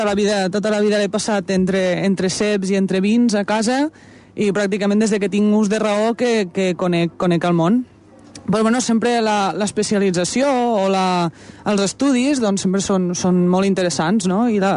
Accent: Batea, Catalonia, Spain; només dient ja que som de Batea i som de la Terra Alta, ja quasi la pregunta, no?

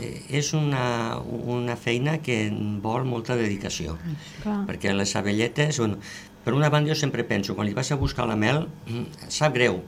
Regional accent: Barcelona, Catalonia, Spain; els pares són d'Arnes, tota la família és d'Arnes. Jo sóc de Barcelona, però bueno, sempre he estat molt lligat a Arnes i bueno, i es considero que és el meu poble.

